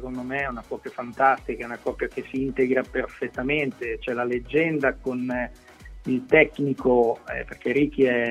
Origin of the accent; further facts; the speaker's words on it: Milan, Lombardy, Italy; perché anche io sono di Milano